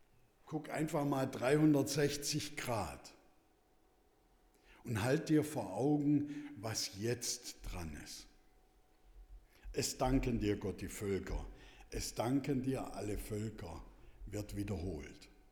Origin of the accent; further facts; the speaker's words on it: Germany; Wenn wir Herr Trump begegnen würden, dann wären wir als Deutsche ja sehr höflich.